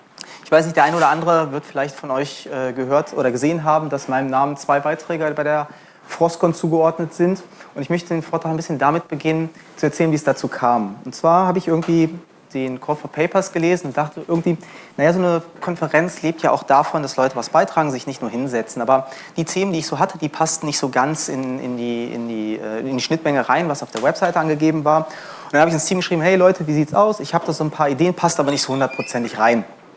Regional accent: Berlin, Germany; ich komme ursprünglich, oder wir kommen aus Berlin

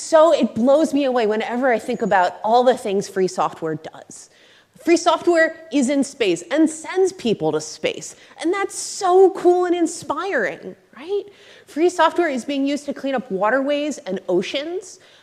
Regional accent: United States; I'm from the United States.

